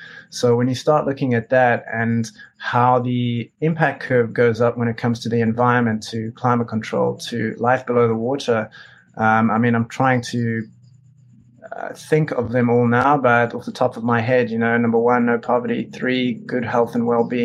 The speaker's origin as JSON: {"language": "English", "country": "South Africa", "moved": "yes", "lives_now": "Australia", "said": "I'm originally from South Africa. I immigrated to Australia"}